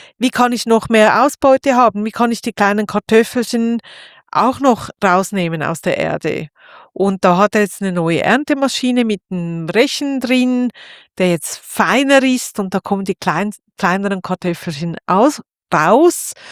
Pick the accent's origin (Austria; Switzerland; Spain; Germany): Switzerland; also bei uns in der Schweiz berühmt